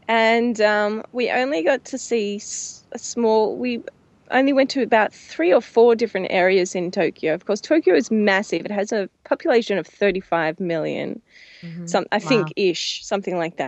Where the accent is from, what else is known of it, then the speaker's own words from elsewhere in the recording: Melbourne, Victoria, Australia; Of course, I come from Melbourne and I ride Melbourne trams all the time.